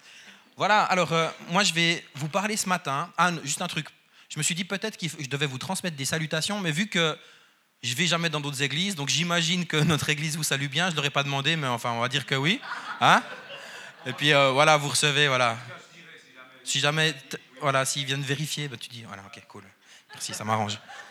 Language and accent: French; Neuchâtel, Switzerland; on vient de Neuchâtel, donc vous allez probablement m'entendre dire 80 au lieu de 80, traîner sur les R, désolé, enfin voilà, c'est la Suisse romande.